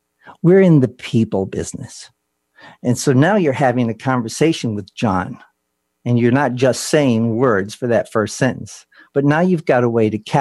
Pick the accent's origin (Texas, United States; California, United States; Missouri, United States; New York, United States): California, United States; Los Angeles; So, growing up in Los Angeles and playing music out there, I played in the Hollywood Bowl in 1966